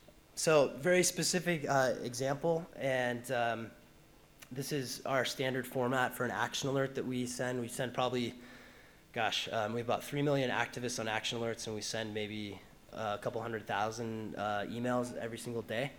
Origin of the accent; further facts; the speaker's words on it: Boulder, Colorado, United States; It was local to my hometown, which is Boulder, Colorado.